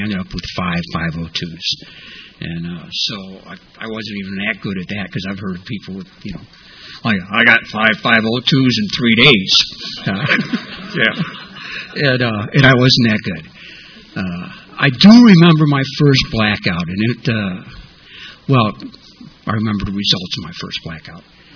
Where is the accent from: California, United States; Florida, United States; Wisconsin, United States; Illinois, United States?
Illinois, United States; Chicago; So I was born in Chicago. Go Bears, okay. Sometime before the middle of the last century.